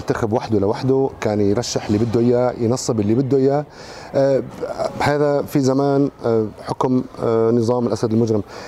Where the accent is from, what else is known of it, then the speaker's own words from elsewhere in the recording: Syria; نحن كسوريين الآن لا توجد أي جهة رسمية تمثلنا سوى الحكومة السورية المؤقتة